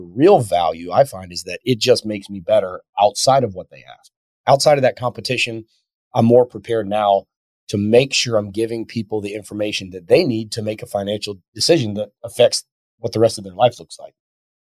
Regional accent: South Carolina, United States; our first property in South Carolina, my home state.

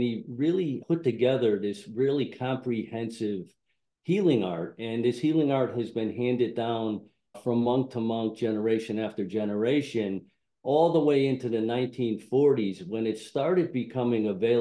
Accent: Connecticut, United States; now in Arizona, United States; I'm from Connecticut originally. I'm living out in Arizona now.

